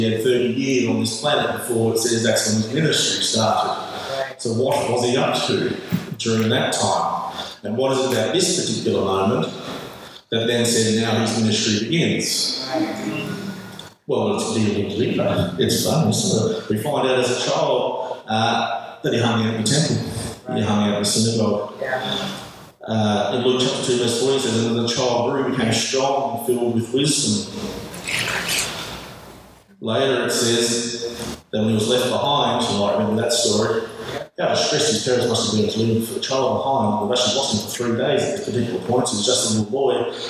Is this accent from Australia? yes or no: yes; New South Wales, Australia; also born or lived in Victoria; We're from New South Wales originally, then we in Victoria